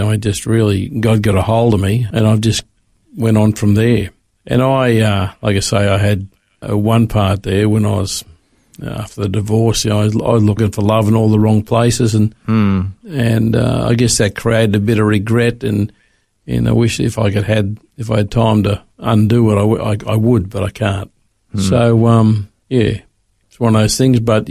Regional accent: Sydney, New South Wales, Australia; also born or lived in Melbourne; now in Brisbane, Australia; Well, I grew up in Sydney. And my dad was a truck driver. He was a transport sergeant in the army before that. I got married at 22, moved to Melbourne for 17 years

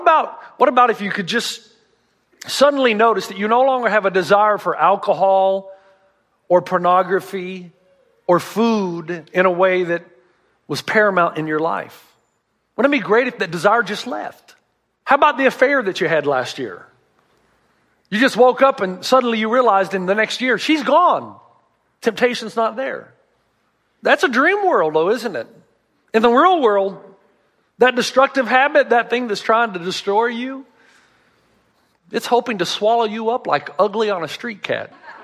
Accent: the South, United States; I'm from the South. We couldn't say words that big.

